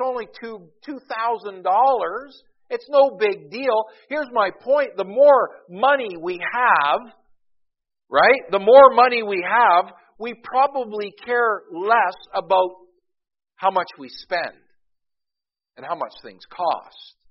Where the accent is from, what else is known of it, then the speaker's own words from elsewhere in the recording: Scotland, United Kingdom; I'm as cheap as they come. I'm Scottish and I'm Baptist.